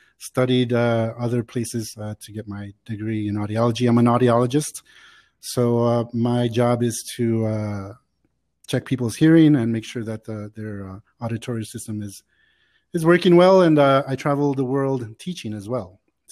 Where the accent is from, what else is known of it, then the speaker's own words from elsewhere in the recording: Chicago, Illinois, United States; now in Mexico City, Mexico; I was born in Chicago back in 1976. And I currently live in Mexico City just because of work and because I love it here. But I grew up in Chicago a long time ago.